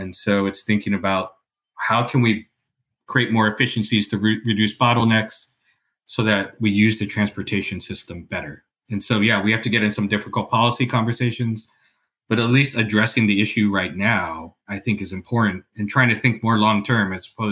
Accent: California, United States; I'm from California.

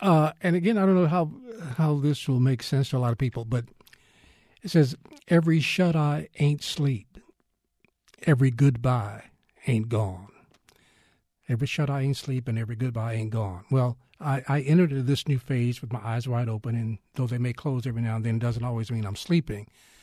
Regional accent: Fort Worth, Texas, United States; Maybe a book based on just growing up in Fort Worth.

